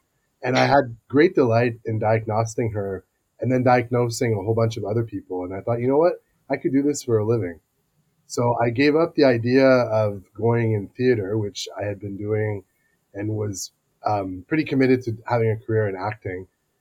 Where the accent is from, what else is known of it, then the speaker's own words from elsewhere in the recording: Montreal, Quebec, Canada; was really happy to be recruited back in my hometown in Montreal